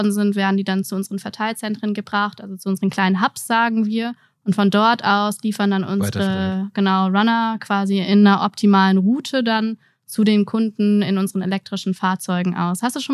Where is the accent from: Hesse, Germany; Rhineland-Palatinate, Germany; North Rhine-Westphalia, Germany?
North Rhine-Westphalia, Germany; ich bin in der Nähe von Köln groß geworden und habe Wirtschaftsingenieurwesen, Maschinenbau in Aachen und in Zürich studiert